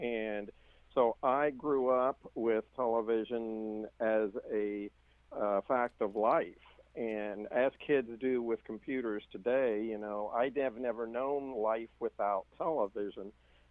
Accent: Midwest, United States; born there; And again, I was born in the Midwest in a little small town, but the Midwest part is important

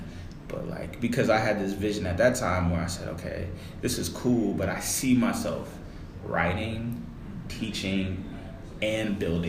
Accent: Las Vegas, Nevada, United States; I grew up in Vegas

